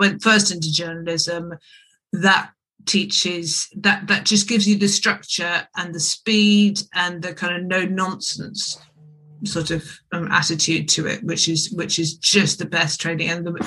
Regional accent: London, United Kingdom; also born or lived in Scotland; I was born in London, mother Scottish from Lanarkshire, father English from Gloucester, Gloucestershire, Forest of Dean. And so I sort of grew up half and half, urban, half rural. We were up in Scotland as much as we were down in London.

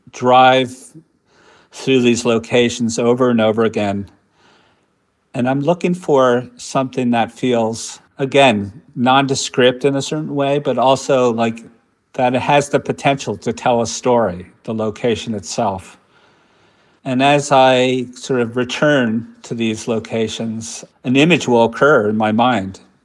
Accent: Brooklyn, New York, United States; I grew up in Park Slope in Brooklyn, and my father was a psychoanalyst, and he had his office in the basement of our home in Park Slope

